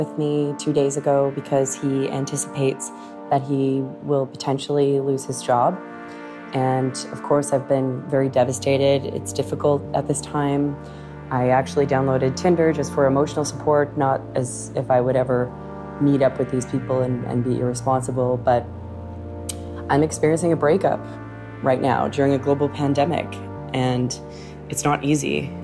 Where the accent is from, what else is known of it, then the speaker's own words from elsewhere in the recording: Canada; now in Doha, Qatar; I'm a Canadian living in Doha, Qatar.